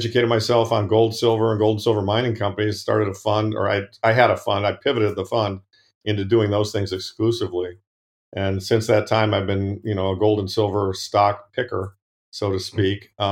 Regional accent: Ann Arbor, Michigan, United States; I grew up in the Midwest, Ann Arbor, went to college, went to Wall Street, worked there for a few years, got an MBA.

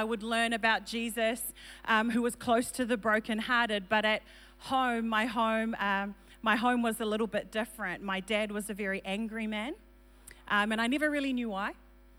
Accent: New Zealand; also born or lived in Fiji; I was born in Fiji. And I know. Yeah, it was a good time. And then when I was about 3 years old, we moved to New Zealand. So I'm from Kiwi country.

